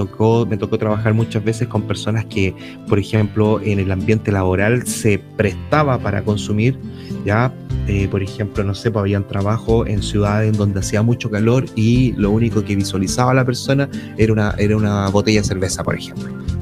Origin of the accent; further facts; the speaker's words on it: Chile; en el caso de nosotros los chilenos que celebramos nuestras fiestas patrias el 18 de septiembre